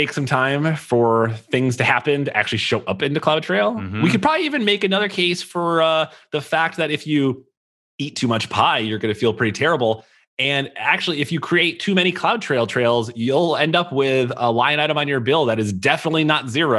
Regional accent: Michigan, United States; All right, so I've got a good one because I am from the Midwest. I'm from Michigan, and I feel like Midwest folks take and create some pretty horrific Thanksgiving sides.

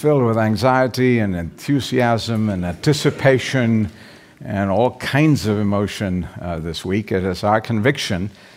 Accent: India; And even though I'm originally from India, I don't have much experience in it

